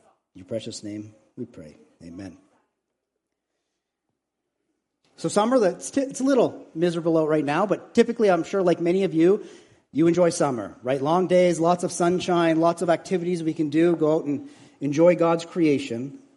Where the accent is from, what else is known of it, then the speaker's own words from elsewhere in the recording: Canada; being Canadian, we are really good at masking this attitude with politeness.